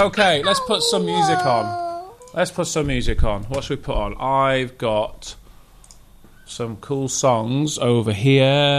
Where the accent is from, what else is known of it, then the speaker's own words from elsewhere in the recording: Wales, United Kingdom; Oh, we like Wales, because we're Welsh, aren't we?